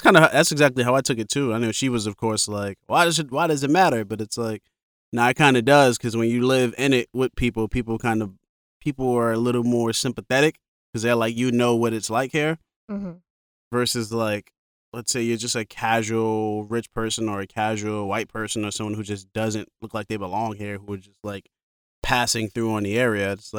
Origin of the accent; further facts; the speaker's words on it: Brooklyn, New York, United States; And I go, I'm from Brooklyn. Mm-hmm. Like, I don't feel like I'm from America. I'm like, I'm from Brooklyn.